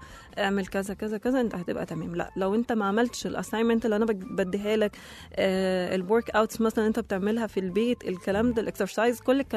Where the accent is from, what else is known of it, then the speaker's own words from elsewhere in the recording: Egypt; وأكتر الناس كمان اللي بتتكلم في المجال ده عندنا في مصر مثلا الأطباء